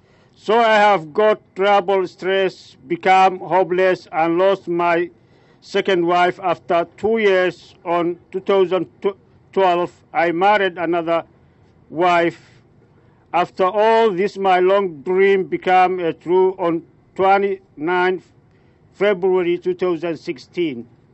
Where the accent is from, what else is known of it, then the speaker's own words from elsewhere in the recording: Somalia; now in Kenya; I'm from Somalia.